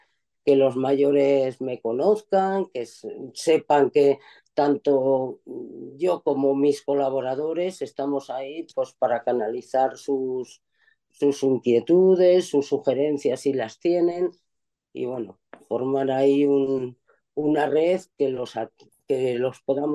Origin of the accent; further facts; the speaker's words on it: Asturias, Spain; Yo soy de Asturias, como la mayoría de los que me conocéis sabéis, y entonces, pues bueno, tenía dos caminos, o quedarme en Madrid o volverme a Asturias